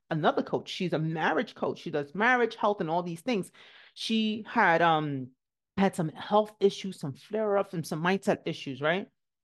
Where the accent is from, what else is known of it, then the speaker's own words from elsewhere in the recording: Nigeria; as a Nigerian, you're not allowed to talk about how your parents hurt you